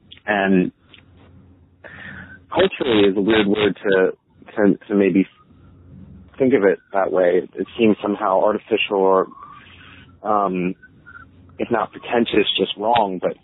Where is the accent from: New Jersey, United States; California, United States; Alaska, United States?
New Jersey, United States; South Brunswick; also born or lived in Staten Island; Born, but not raised. In Staten Island, but I grew up in New Jersey.